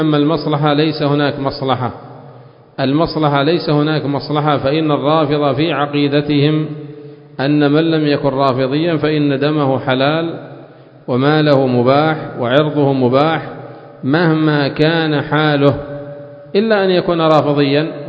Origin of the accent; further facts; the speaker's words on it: Yemen; ولهذا تجدهم عندنا في اليمن